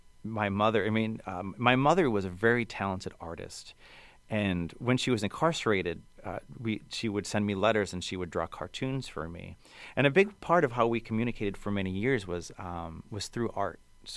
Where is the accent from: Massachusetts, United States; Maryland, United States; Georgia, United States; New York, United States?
Massachusetts, United States; Worcester; I just had a release party and a book signing for Hey Kato in my hometown of Worcester